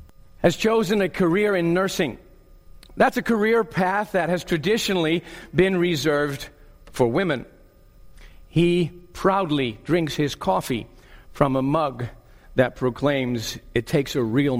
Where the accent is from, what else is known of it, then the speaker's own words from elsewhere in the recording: Netherlands; After growing up as a missionary kid on the field in the Netherlands and Chrissy growing up in France, after 31 years serving on the field in the Netherlands